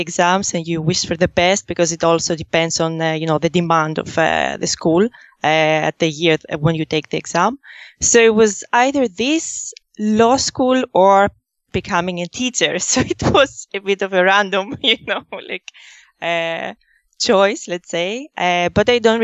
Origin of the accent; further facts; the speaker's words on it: Athens, Attica, Greece; English is a second language; I was born and raised in Greece, Athens specifically. And I studied there statistics science and insurance.